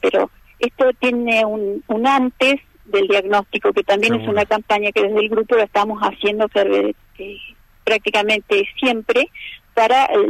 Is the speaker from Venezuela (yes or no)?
no; Huinganco, Neuquén, Argentina; me hacía las quimioterapias y me volvía a mi pueblo, que es Huinganco, que son 300 kilómetros. Entonces, imagínate cuando vas a Neuquén.